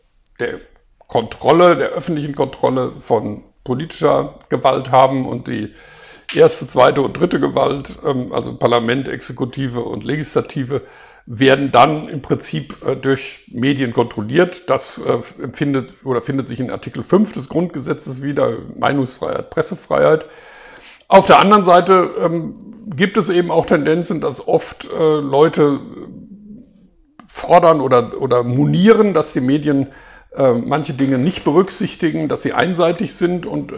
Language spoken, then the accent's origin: German; Hagen, North Rhine-Westphalia, Germany; weil ich in meiner Jugend hier in Hagen, wo ich aufgewachsen bin, wo ich meine Jugendzeit verbracht habe, ich habe in Bochum studiert, dann habe ich immer noch in Hagen gewohnt